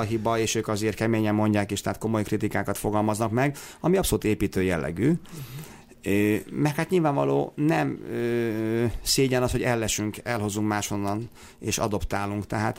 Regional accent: Tata, Komárom-Esztergom, Hungary; Tehát én tényleg én elfogult tatai vagyok, büszke tatai vagyok

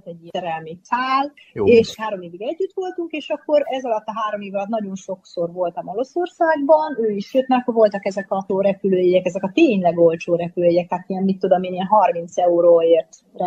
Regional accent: Hungary; Magyarként ez nincsen, tehát nekünk valamilyen szinten biztos, hogy szerencsénk van, hogy akik itt élnek magyarok, nagyon kicsi akcentussal, tehát nagyon minimális akcentussal vagyunk.

